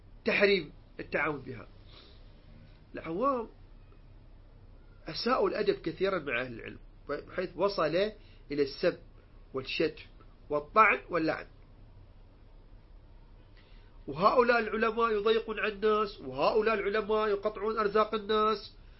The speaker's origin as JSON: {"language": "Arabic", "country": "Iraq", "accent": "Iraqi"}